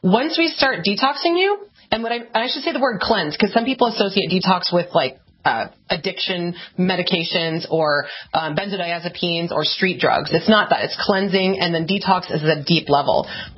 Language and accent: English; California, United States